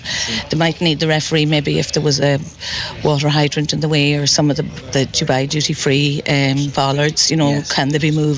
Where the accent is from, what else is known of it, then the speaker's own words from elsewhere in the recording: Carrick-on-Shannon, Connacht, Ireland; moved away; I'm originally from Carrick and Shannon, so I'm up here 35 years